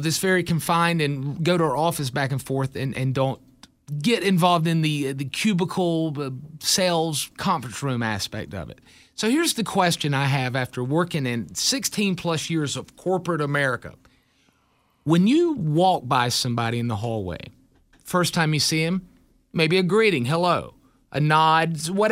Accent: the South, United States; accent: Southern; I talk into it all the time, and it's figured out my ridiculous Southern accent.

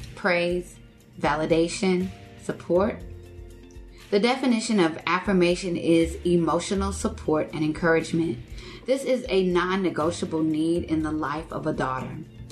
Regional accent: Texas, United States; It happened to me one summer in Texas. I'm originally from Texas, and if you have ever spent any time there in the summer, you know that the heat is dry and all-consuming.

